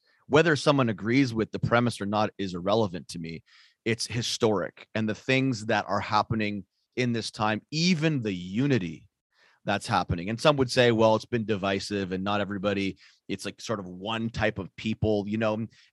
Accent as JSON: {"language": "English", "town": "Ottawa", "region": "Ontario", "country": "Canada", "tie": "born or raised there", "said": "I grew up in Ottawa my whole life, and I've never felt so much unity, love, kindness, energy in my city ever"}